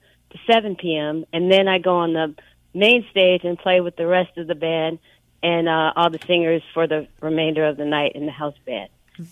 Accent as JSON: {"language": "English", "town": "Oakland", "region": "California", "country": "United States", "tie": "born or raised there", "said": "I play keyboards, piano, and Hammond B3 organ. I've played for years. I grew up in the Bay Area in Oakland, playing for schools, churches, choirs, bands, all kind of stuff like that."}